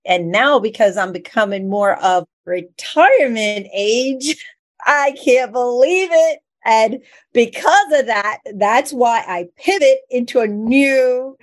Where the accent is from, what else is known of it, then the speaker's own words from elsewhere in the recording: New York, United States; I'm from New York, and I've been in real estate for over 20 years.